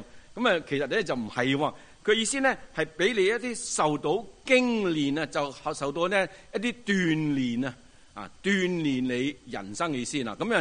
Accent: China; 咁我哋中国人咧

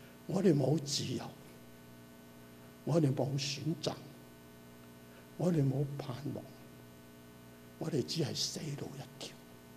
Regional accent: Canada; 我们加拿大人有福气

